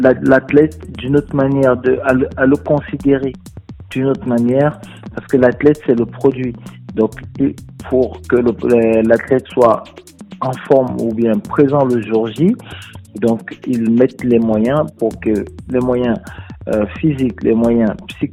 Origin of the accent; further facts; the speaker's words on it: France; Je suis français et je représente partout dans le monde